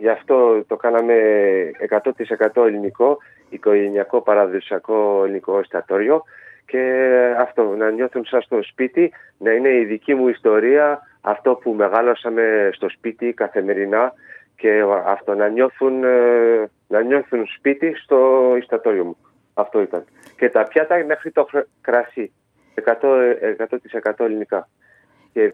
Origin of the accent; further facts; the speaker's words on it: Paris, Île-de-France, France; γεννήθηκαμε όλοι στο Παρίσι, αλλά και οι δύο γονείς από Ελλάδα ήρθαν πριν πολλά χρόνια και έτσι μεγαλώσαμε στη Γαλλία, αλλά με την ονοτροπία ελληνική.